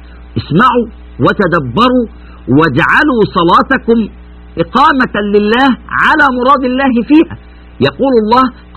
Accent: Egypt; يعني مثلا عندنا في مصر الظهر الساعة 12 مثلا والعصر 3:15

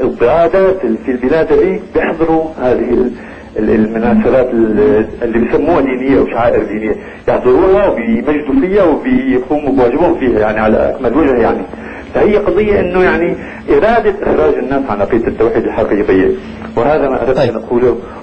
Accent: Damascus, Damascus Governorate, Syria; أنا من المدينة، أنا من دمشق الشام.

